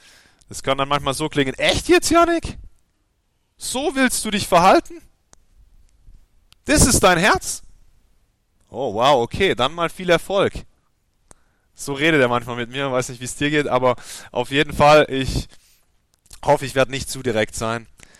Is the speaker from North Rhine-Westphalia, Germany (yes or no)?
no; Ostfildern, Baden-Württemberg, Germany; also born or lived in Stuttgart; ich komme aus Ostfildern. Das ist im Süden von Stuttgart. Ich bin in Stuttgart geboren, bin 35 Jahre alt